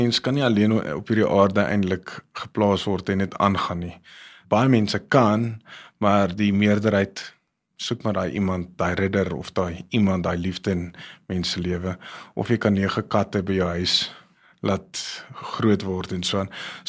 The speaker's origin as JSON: {"language": "Afrikaans", "town": "Pretoria", "region": "Gauteng", "country": "South Africa", "said": "ek het my liefde gevind in die Kaap, die berge, en ek het vrede gevind in die Kaap, althans ek is oorspronklik van Pretoria, en ek is baie lief vir my mense in Pretoria, maar ek het my tuiste gevind, en dit is in die Kaap"}